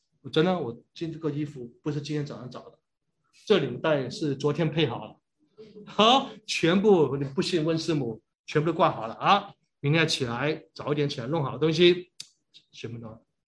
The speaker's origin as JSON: {"language": "Chinese", "country": "Hong Kong", "said": "我在香港牧会这么多年，礼拜六晚上喝喜，我们香港人礼拜六晚上很多人结婚喝喜酒的"}